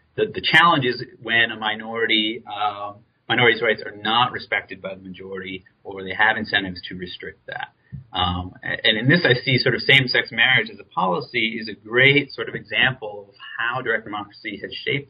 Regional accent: New York, United States; like my home state here in New York

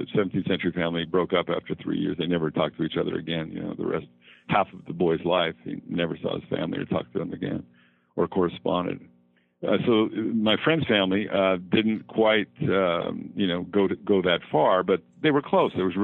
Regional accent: United States; But, you know, I'm an American. I grew up here.

